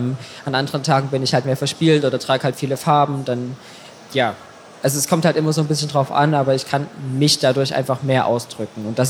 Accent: Saxony, Germany; Mein Ausgleich ist meine Heimat. Also ich komme aus Sachsen und habe da noch ganz, ganz viele Freunde und natürlich Familie.

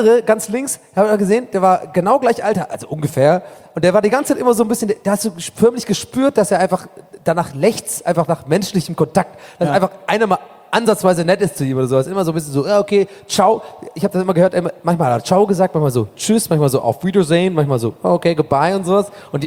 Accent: Hamburg, Germany; Moin, ich komme aus Hamburg.

